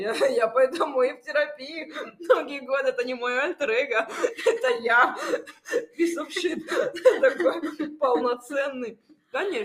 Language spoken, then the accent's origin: Russian; Moscow, Russia; Я из России, я из Москвы.